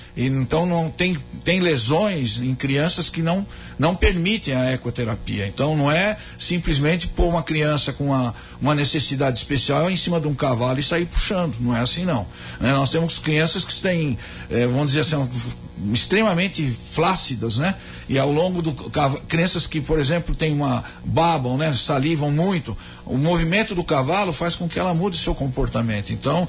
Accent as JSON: {"language": "Portuguese", "region": "São Paulo", "country": "Brazil", "said": "Tem regiões em São Paulo, por exemplo, que eu sou de São Paulo"}